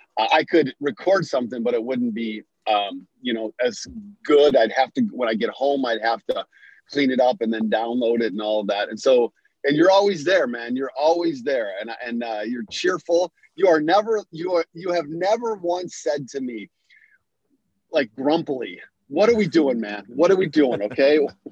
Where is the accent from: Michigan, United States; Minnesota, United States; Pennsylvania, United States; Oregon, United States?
Michigan, United States; moved away as an adult; when I was 20, I moved from Michigan, where I had grown up and had gone through high school and then a couple years of junior college, and then went to California